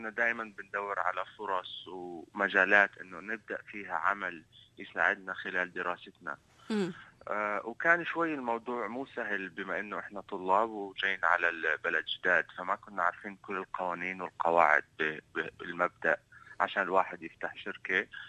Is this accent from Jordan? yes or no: yes; Jordan; moved away as an adult; now in Australia; بس إجينا أستراليا طبعا، إحنا إجينا من الأردن، كل شيء بالأردن بنعمل له ديليفري اللي هو توصيل